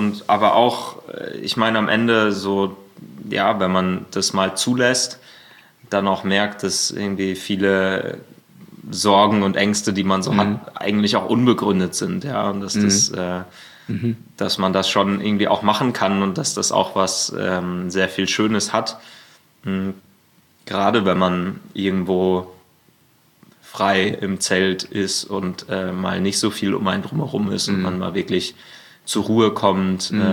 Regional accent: Berlin, Germany

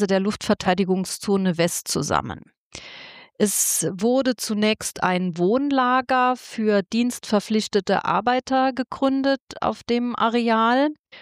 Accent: Saarland, Germany; ich komme aus dem Nordsaarland

